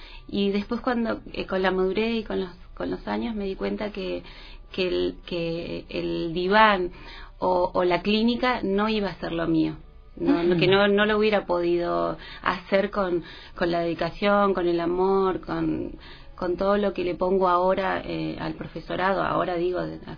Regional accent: Río Grande, Tierra del Fuego, Argentina; soy fueguina, nací acá

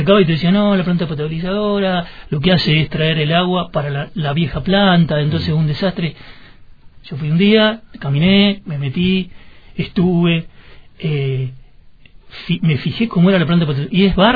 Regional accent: Santa Fe, Argentina; soy de ahí de Santa Fe, estoy hace del año 92

